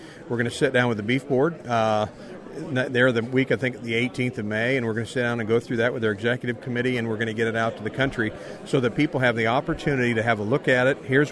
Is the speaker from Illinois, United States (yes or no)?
yes; Illinois, United States; I mean, I'm from a corn state. I'm from Illinois.